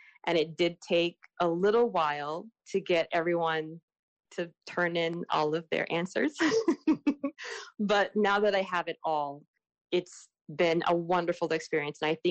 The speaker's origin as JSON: {"language": "English", "region": "Alaska", "country": "United States", "tie": "born or raised there", "said": "being a child of color growing up in Alaska"}